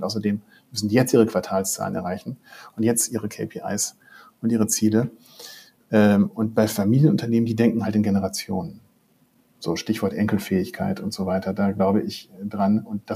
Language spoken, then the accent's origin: German; North Rhine-Westphalia, Germany; ich komme aus OWL